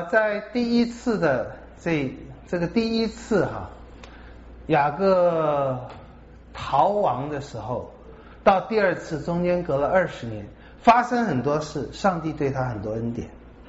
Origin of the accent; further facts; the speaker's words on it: China; 这大家也看得出来，我们中国人那个关系啊，夫妻总是淡化的，把亲子之间看得强化一点。